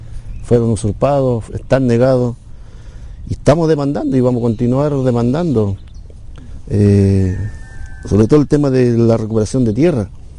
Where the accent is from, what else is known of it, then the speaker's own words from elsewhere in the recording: Temucuicui, Araucanía, Chile; soy huarquén de la comunidad de Temuguicuy. Eso significa como un portavoz o mensajero de mi pueblo. Bueno, mi comunidad está ubicada en la provincia de Malleco, en la comuna de Arcilla.